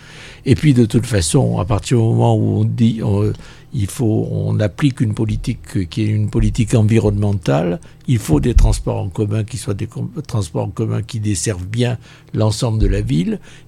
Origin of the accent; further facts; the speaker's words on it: France; On est ici chez nous, on est des Français.